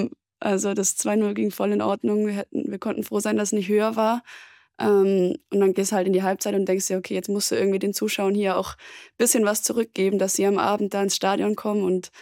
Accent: Friedrichshafen, Baden-Württemberg, Germany; Ja, also es liegt ja am Bodensee. Ich komme ursprünglich aus Friedrichshafen. Das ist direkt nebendran. Und bin total ländlich aufgewachsen.

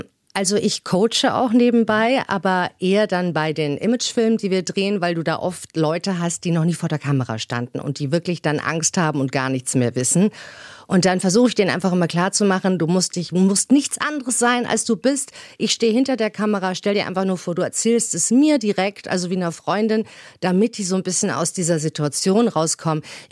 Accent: Hamburg, Germany; Ja, ich liebe Hamburg. Ich bin ja aufgewachsen draußen in Lemsal, so Alstertal

